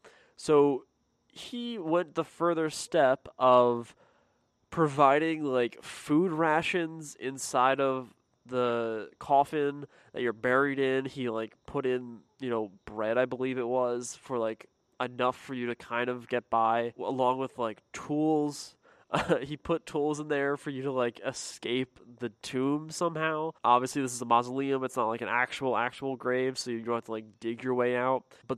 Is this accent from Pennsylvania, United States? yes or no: yes; Pennsylvania, United States; me growing up in Pennsylvania, there are two or three, like, very prominent white families of, you know, Italian, German, and Irish.